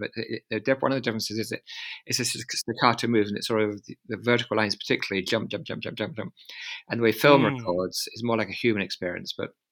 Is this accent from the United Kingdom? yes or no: yes; London, United Kingdom; I was brought up in London